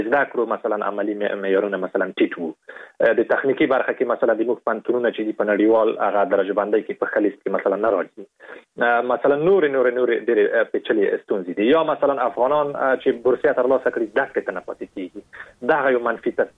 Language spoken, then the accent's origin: Pashto; Afghanistan; او په دې باندې مې لیکلي وو چې زه د افغانستان یم